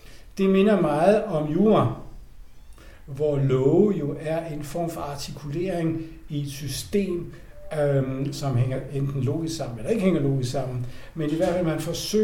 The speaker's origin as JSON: {"language": "Danish", "town": "Copenhagen", "region": "Capital Region of Denmark", "country": "Denmark", "moved": "yes", "lives_now": "Paris, France", "said": "Fra Danmark. Fra København. Fra København og Frederiksberg, hvis vi skal være helt præcise."}